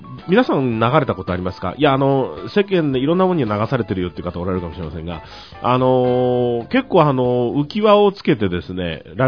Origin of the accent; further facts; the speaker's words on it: Fukuoka, Japan; 私の、昔私は福岡出身ですので